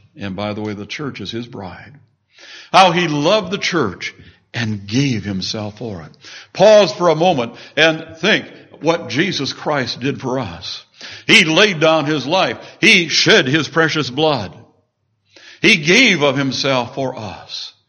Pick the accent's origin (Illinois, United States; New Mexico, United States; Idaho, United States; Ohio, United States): Illinois, United States; Peoria; I grew up in Peoria where they build those things.